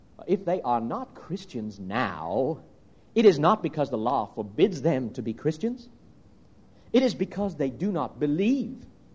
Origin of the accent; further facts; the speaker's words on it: United States; Only I'm an American, preaching to Americans.